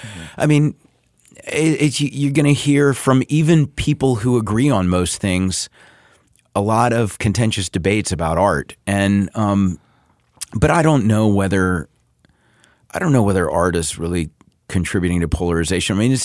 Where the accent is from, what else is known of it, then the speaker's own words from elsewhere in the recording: the South, United States; I grew up in the South, and I actually grew up, duck hunting with my dad and quail hunting with my dad.